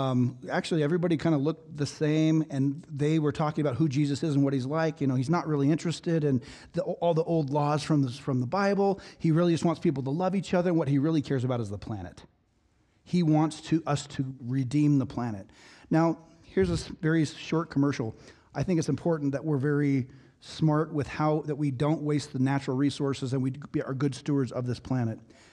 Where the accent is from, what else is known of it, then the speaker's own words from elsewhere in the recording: Nevada, United States; Okay, we would never do this because we're from Nevada.